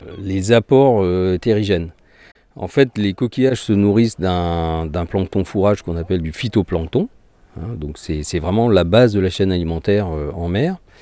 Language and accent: French; Morlaix, Brittany, France; je suis originaire de Morlaix, j'ai cherché dans les environs